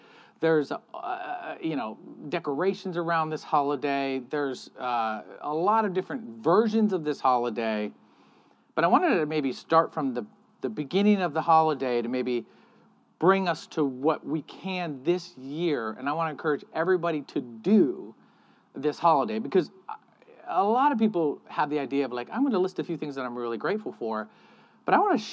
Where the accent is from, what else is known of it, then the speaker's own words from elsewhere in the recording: Michigan, United States; I don't know about you, but growing up in Michigan, it was watching the Lions lose every single Thanksgiving, right?